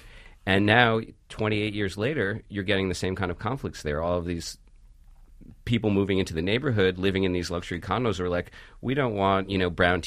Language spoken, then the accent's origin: English; Providence, Rhode Island, United States; Providence, Rhode Island.